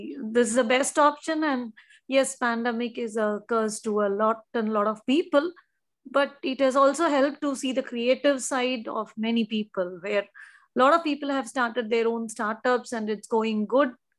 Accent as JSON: {"language": "English", "town": "Chennai", "region": "Tamil Nadu", "country": "India", "lives_now": "Dubai, United Arab Emirates", "said": "I'm originally from Chennai, but currently I stay with my family in Dubai."}